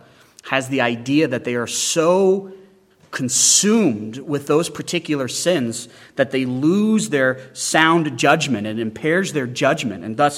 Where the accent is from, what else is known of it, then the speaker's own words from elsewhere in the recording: Wyoming, United States; And growing up in Wyoming, I thought, uh-oh, the entire state is living in the deeds of the flesh